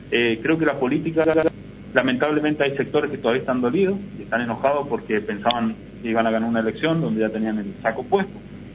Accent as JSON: {"language": "Spanish", "town": "Malargüe", "region": "Mendoza", "country": "Argentina", "tie": "born there", "said": "Punto dos, yo nací en Malargüe y le puedo asegurar que yo voy a caminar tranquilo, Malargüe"}